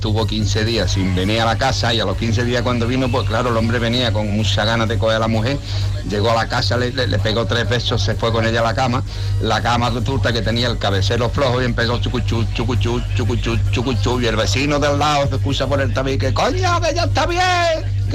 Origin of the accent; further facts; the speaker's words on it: Málaga, Andalusia, Spain; soy de Málaga y no soy portero de fútbol.